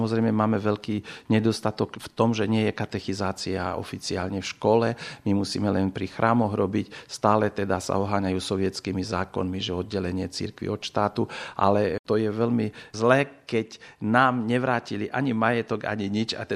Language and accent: Slovak; Zakarpattia Oblast, Ukraine; U nás na našom území, my sme jediné územie z Ukrajiny, kde sa spieva to, čo na Slovensku je tá hymna